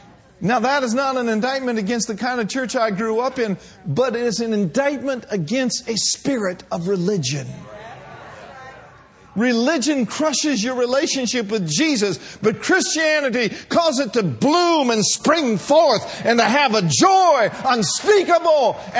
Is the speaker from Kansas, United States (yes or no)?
no; Minneapolis, Minnesota, United States; And my dad grew up in Wisconsin, and I grew up in Minneapolis.